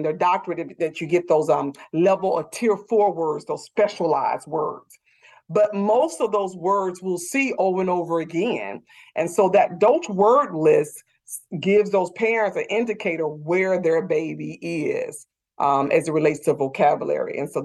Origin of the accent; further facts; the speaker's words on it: the South, United States; You know, I'm from the South.